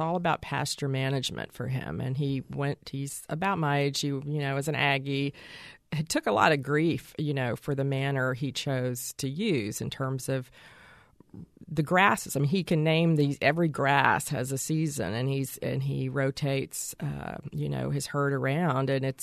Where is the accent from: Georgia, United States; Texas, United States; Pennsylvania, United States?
Texas, United States; San Antonio; We grew up in San Antonio, so, you know, the whole Mexican cuisine was a big part of our upbringing.